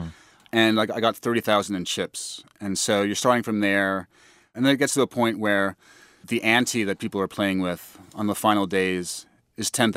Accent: New York, United States; I'm American, grew up in New York, but what's my real sort of spiritual homeland?

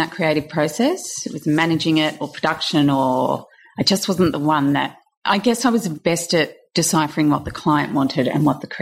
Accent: Australia; I had enough of the dreary days as an Aussie.

